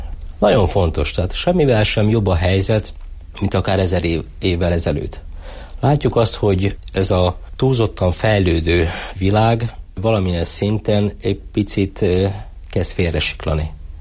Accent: Chaslivtsi, Zakarpattia Oblast, Ukraine; én magam Ungvár mellő jöttem, Ungvár mellett 8 kilométer egy Császlóc kis faluból származom, meg lakom, úgyhogy ilyen napi 2 órát ingázom

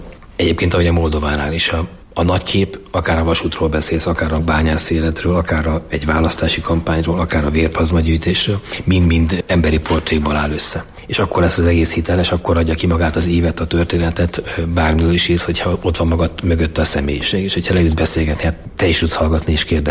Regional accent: Budapest, Hungary; born or raised there

